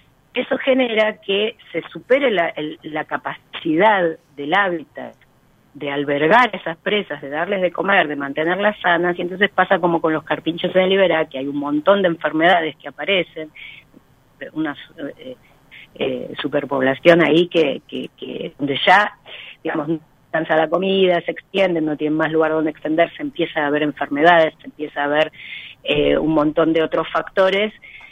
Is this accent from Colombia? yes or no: no; Buenos Aires, Argentina; Pasé más de 10 años estudiando afuera y me quedó un poquito. Alguna gente lo detecta, pero no, yo soy porteña. Pero me pasa que alguna gente me siente algún acento y tiene que ver con la mezcla de haber estado hablando en otro idioma.